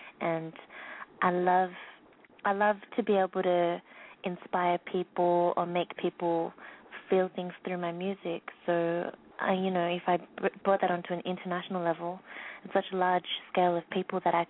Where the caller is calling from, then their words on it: Sydney, New South Wales, Australia; I'm calling from Sydney in Australia